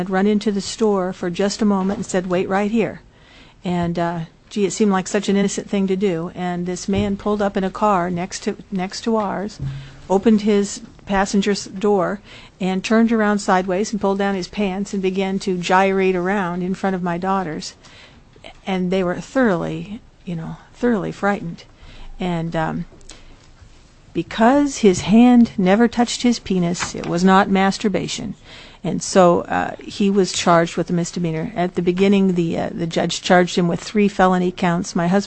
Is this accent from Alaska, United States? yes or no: yes; Delta Junction, Alaska, United States; For the record … I'm from Delta Junction.